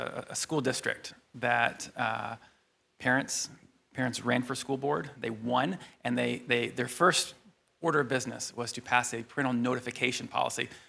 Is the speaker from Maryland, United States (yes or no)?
yes; Maryland, United States; I'm from Maryland. I flew in from Baltimore.